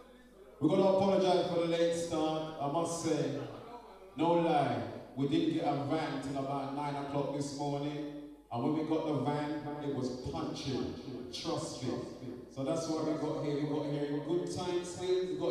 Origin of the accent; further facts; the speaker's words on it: London, United Kingdom; We're from London.